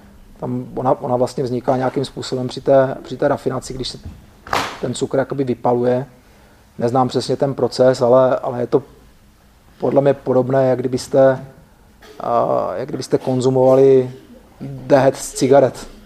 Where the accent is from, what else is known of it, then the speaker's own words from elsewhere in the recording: Vsetín, Zlín Region, Czechia; My jsme od Vsetína. My jsme od Vsetína, bydlíme na vesnici na takové polosamotě